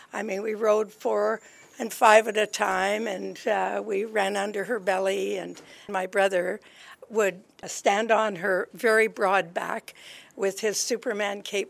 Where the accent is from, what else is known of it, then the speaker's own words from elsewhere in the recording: North Battleford, Saskatchewan, Canada; also born or lived in Regina; I grew up in Saskatchewan, North Battleford, Regina.